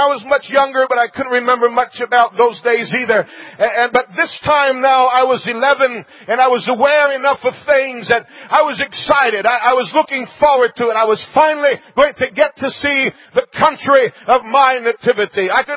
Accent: Brazil; That's about all they had when I was growing up in Brazil

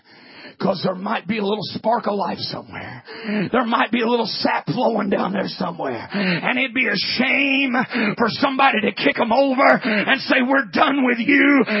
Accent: Midwest, United States; I grew up in the Midwest. And then we didn't have all the pine trees like you've got down here, but we had big hardwood forests, maples and oaks and elms and all those big hardwoods.

